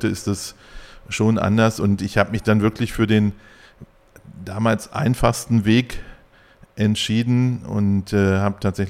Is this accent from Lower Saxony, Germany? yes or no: yes; Hildesheim, Lower Saxony, Germany; Gebürtiger Hildesheimer, Bernwarz Krankenhaus. Ich bin gerne Hildesheimer, ich bin hier groß geworden. Ich bin sehr in der Innenstadt hier groß geworden.